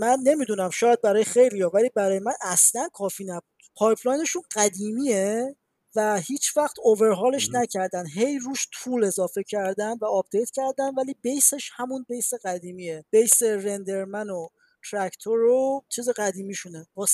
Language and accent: Persian; Iran; ولی من از ایرانم، یکم شرایط ویزا و اینا واسه ما سخته